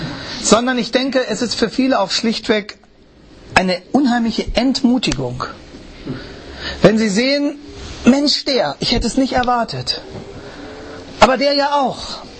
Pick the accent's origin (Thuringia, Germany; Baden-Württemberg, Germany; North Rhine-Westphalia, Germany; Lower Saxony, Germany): Lower Saxony, Germany; Hanover; Sie wissen ja, ich komme aus Hannover.